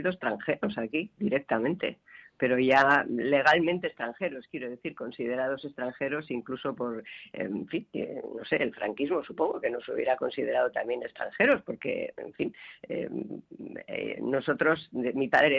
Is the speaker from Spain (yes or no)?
yes; Sodupe, Basque Country, Spain; En mi pueblo, en Sodupe, en los 60, había un nacionalista, un socialista y un comunista.